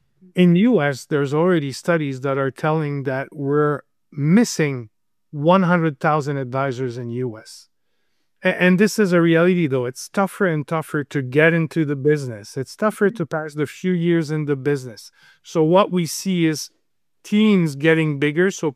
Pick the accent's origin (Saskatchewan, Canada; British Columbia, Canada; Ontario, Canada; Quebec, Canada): Quebec, Canada; Montreal; I come from Montreal.